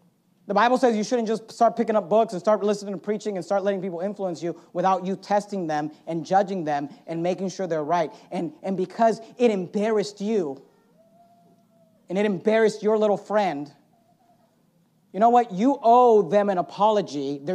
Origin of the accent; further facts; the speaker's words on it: California, United States; You want to make fun of Californians, make fun of me. I'm a Californian.